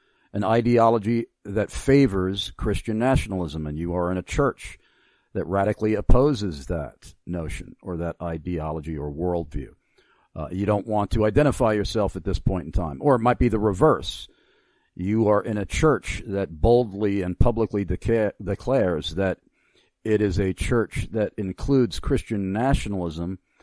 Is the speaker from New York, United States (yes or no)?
yes; New York, United States; Yeah, I'm from Long Island, New York, and there were quite a number of towns that still have Native American names.